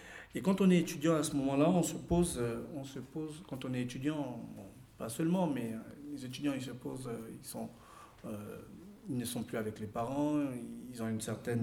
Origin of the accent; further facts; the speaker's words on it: Gabon; moved away as an adult; now in France; On est parti du Gabon pour nos études universitaires en France la même année.